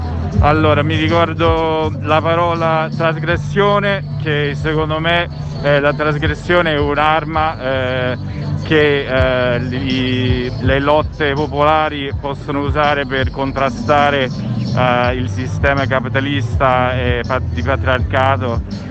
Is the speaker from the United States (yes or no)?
yes; United States; Italian is a second language; io sono americano